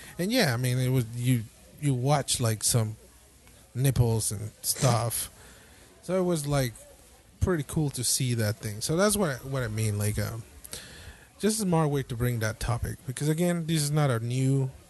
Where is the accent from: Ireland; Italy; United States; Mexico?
Mexico; I'm from Mexico